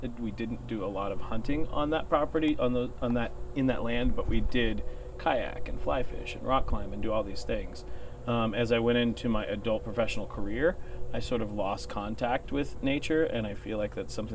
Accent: Texas, United States; there's a sense of responsibility as a Texan and as a landowner, and particularly as a bootstrap Texan, to go out and do that stuff yourself.

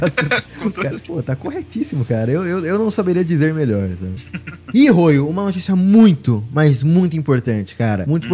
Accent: Brazil; Só vou falar baroness porque eu sou brasileiro, entendeu?

